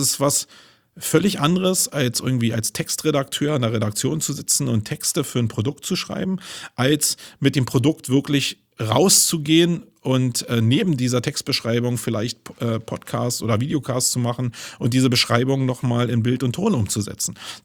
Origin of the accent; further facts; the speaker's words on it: Berlin, Germany; Ich komme aber nun aus Berlin